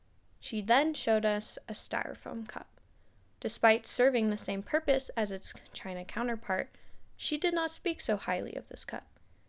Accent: Washington, United States; I grew up in the Washington public school system, and so did Hannah

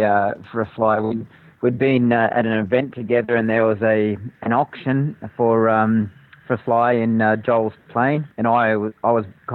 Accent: Australia; I'm very passionate about being Australian and the history Australia has in aviation.

